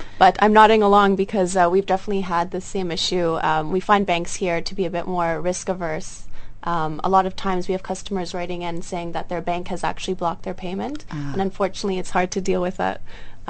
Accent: Canada; As a Canadian

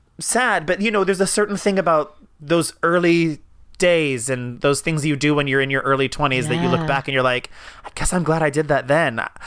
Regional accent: Washington, United States; moved away as an adult; also born or lived in Atlanta; now in New York, United States; I'm originally from Washington, the state, not the capital, the east side, not Seattle. From there, I moved to Atlanta

